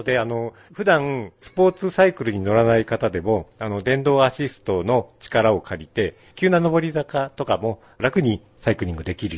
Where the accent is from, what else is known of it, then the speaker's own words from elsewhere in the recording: Hokkaido, Japan; now in Tokyo, Japan; はい、私は北海道出身で東京に住んでます。